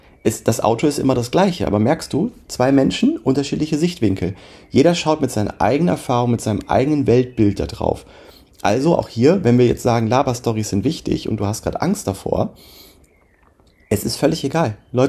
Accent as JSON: {"language": "German", "region": "North Rhine-Westphalia", "country": "Germany", "said": "Ja, ich komme ja auch aus NRW oder ich komme aus der Nähe."}